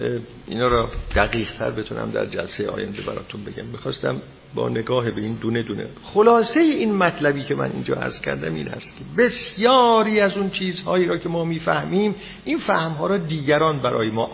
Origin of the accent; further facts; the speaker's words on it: Iran; ما ایرانی هستیم، در ایران زندگی میکنیم، نمیدونم چند هزار سال سابقه تاریخی هم داریم